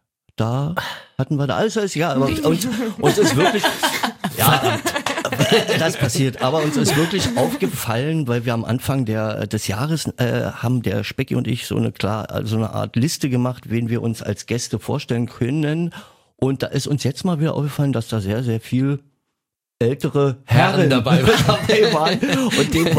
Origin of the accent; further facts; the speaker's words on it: Berlin, Germany; accent: Berlin; Ich bin ja Berliner, kann ich nicht wegleugnen von meinem Akzent